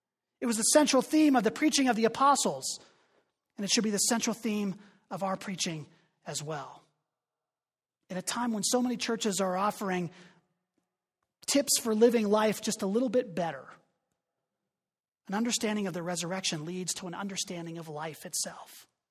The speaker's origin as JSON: {"language": "English", "town": "Pittsburgh", "region": "Pennsylvania", "country": "United States", "said": "he's from Philly and I'm from Pittsburgh"}